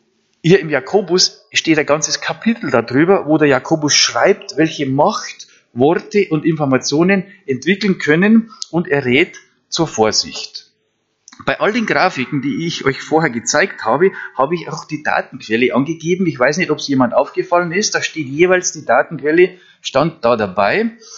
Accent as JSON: {"language": "German", "country": "Germany", "said": "dadurch hat sich das Bild auf Deutschland, auf meine Heimat, komplett verändert."}